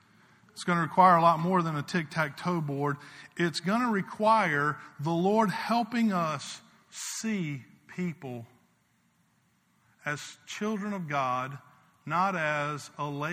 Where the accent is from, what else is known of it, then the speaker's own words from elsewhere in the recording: South Carolina, United States; now in Orlando, United States; I know where I grew up. I know where I came from. I grew up in South Carolina.